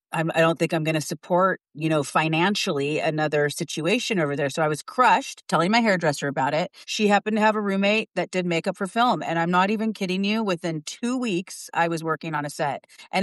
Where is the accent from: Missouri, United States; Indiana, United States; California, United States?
California, United States; Los Angeles; So I'm from California, Los Angeles, and 4 or 5 generations.